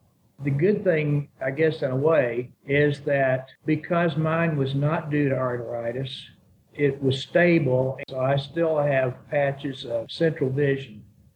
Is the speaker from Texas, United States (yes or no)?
no; Arkansas, United States; I grew up in Arkansas. I went to school in Arkansas, went to medical school there, graduated in 1968.